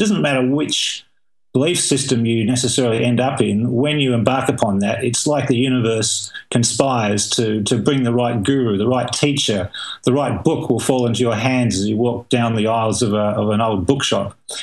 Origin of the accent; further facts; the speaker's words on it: Tasmania, Australia; also born or lived in England; I was born in England in 1961. We emigrated when I was about 4 years old to the island state at the bottom of Australia, literally the other side of the planet.